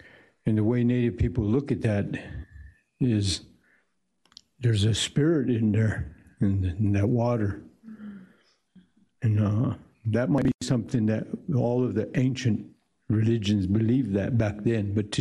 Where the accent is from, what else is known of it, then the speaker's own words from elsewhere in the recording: Denver, Colorado, United States; born there; I was born here in Denver. I went to Denver Public Schools